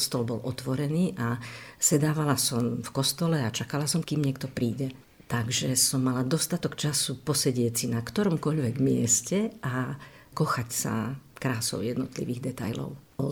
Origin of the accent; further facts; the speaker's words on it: Levoča, Prešov Region, Slovakia; also born or lived in Košice; No tak Levoča bola vždy mojim srdcovým korienkom, lebo ja som síce rodáčka z Košic, ale každému vravím, že srdcom z Levoče, lebo trávila som tu detstvo, všetky víkendy, prázdniny boli u mojej starej mami v Levoči a tak tu som kdesi vyrastala